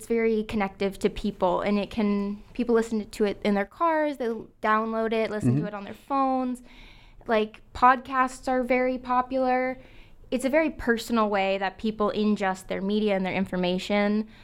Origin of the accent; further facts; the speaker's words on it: Washington, United States; I'm from up in Washington, Napa Vine.